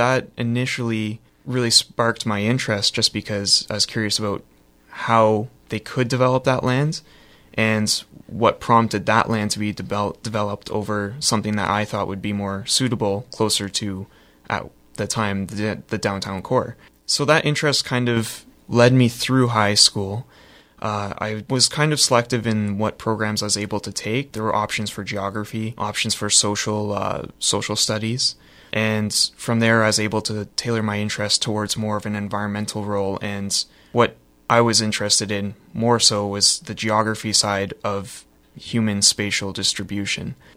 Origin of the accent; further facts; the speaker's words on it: Niagara-on-the-Lake, Ontario, Canada; I grew up in Niagara-on-the-Lake, and it's a very rural community at the time when I was younger.